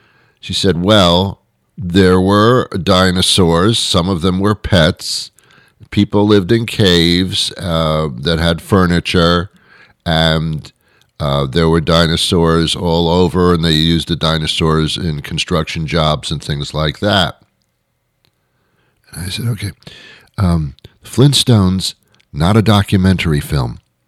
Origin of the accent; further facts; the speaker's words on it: New Jersey, United States; I was brought up in New Jersey, you know, for my real young years as a little kid.